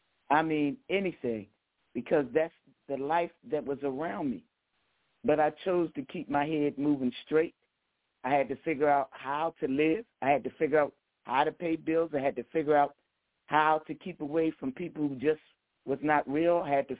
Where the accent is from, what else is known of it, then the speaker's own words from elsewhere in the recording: Philadelphia, Pennsylvania, United States; We grew up in North Philly, elementary school, John Welch, junior high school, West Philadelphia